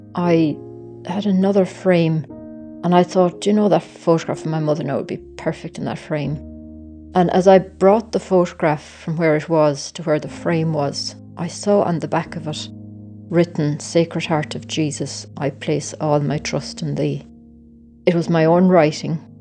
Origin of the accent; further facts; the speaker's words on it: Killarney, County Kerry, Ireland; I'm from Killarney.